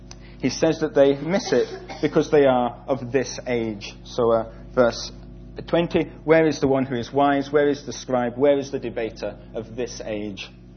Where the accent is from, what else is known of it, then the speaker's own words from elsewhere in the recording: Edinburgh, Scotland, United Kingdom; My hometown is in Scotland, up in Edinburgh, and as many of you will know if you've ever been to Edinburgh, there's a huge castle right on top of a hill right in the middle of the city.